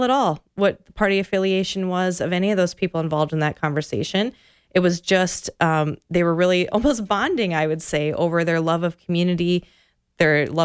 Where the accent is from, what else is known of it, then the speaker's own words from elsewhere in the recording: Crosslake, Minnesota, United States; Cross Lake is my hometown.